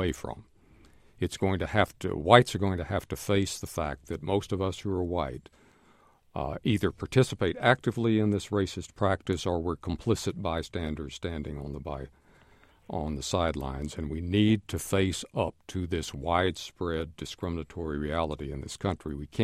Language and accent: English; Houston, Texas, United States; And that has happened in my hometown of Houston, Texas.